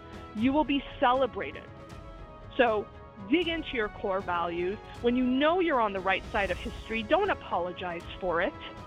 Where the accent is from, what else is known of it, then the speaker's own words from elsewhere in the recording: Long Island, New York, United States; born there; also born or lived in Iran; So I was born in Long Island on vacation. My mom wanted me to be a U.S. citizen, and so when she was 9 months pregnant, she came to the U.S., so I would be born here.